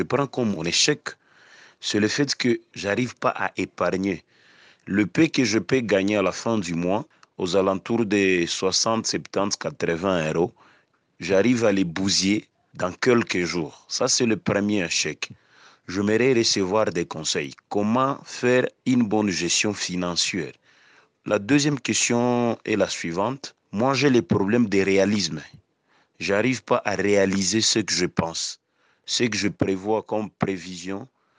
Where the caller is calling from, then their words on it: Goma, North Kivu, DR Congo; je suis de Goma.